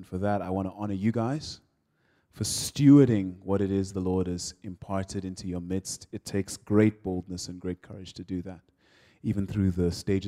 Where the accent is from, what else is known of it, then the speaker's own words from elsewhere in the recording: Nigeria; So, I'm from Nigeria, for those of you who can't hear the accent.